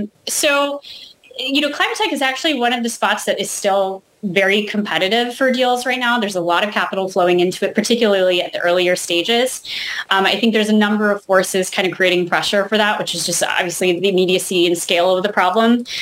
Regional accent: California, United States; I grew up in California, and you know, it's important to note that wildfire is actually a very natural and normal part of the California ecosystem.

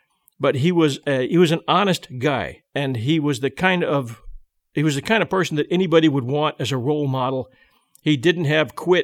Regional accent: Pasadena, California, United States; I grew up in Pasadena

